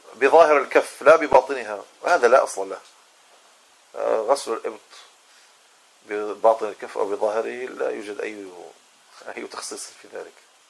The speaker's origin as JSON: {"language": "Arabic", "town": "Marrakesh", "region": "Marrakesh-Safi", "country": "Morocco", "said": "عندما أكون في مدينتي مراكش أتحرج من لبس العمامة"}